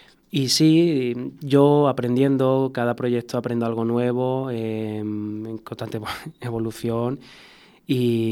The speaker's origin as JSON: {"language": "Spanish", "town": "Lucena", "region": "Andalusia", "country": "Spain", "said": "lo digo que soy de Lucena, y muchos lo conocen"}